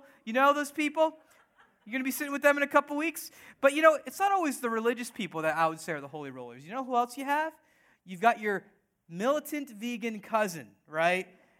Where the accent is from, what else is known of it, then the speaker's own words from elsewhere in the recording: United States; But in all seriousness, my parents, they're from India. They came here, and my brother, my sister, and I, we're all born here, born and raised in the U.S. of A.